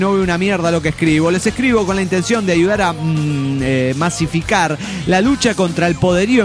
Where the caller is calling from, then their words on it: Puebla, Mexico; de Puebla, México.